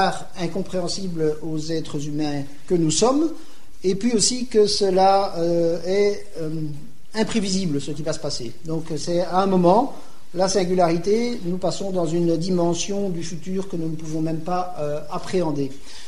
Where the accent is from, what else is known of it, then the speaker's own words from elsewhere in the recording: Belgium; puisque je viens de Belgique